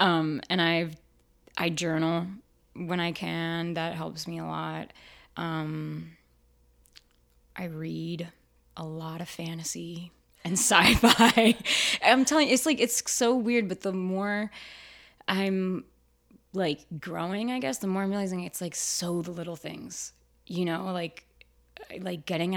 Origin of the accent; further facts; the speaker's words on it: New Jersey, United States; Oh, I grew up near Asbury Park.